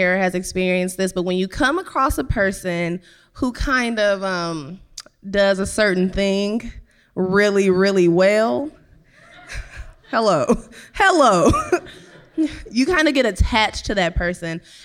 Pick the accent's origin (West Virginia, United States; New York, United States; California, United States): California, United States; Richmond; now in Vallejo, United States; Yeah, I'm from Richmond. Live in Vallejo.